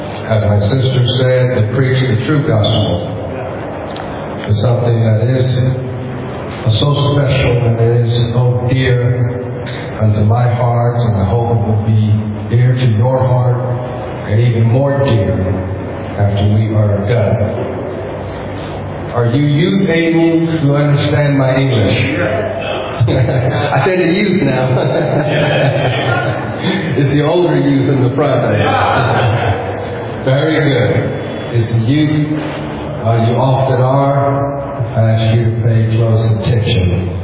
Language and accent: English; California, United States; moved away as an adult; now in Nigeria; I'm from the U.S. I'm from California.